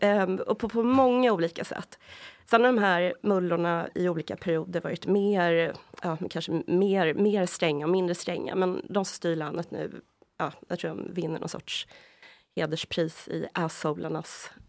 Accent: Sweden; born there; Båda mina föräldrar är från Iran. Jag är född i Sverige.

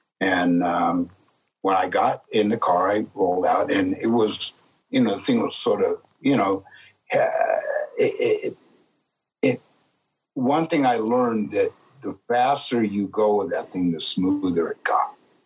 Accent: San Jose, California, United States; I grew up in San Jose, California, 0.2%. Black or people of color, 0.2%.

